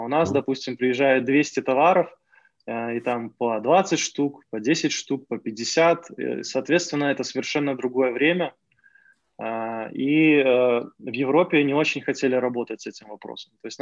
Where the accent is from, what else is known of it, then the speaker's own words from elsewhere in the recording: Belarus; И когда мы уже там раскрываем, что мы вот такие из Беларуси ребята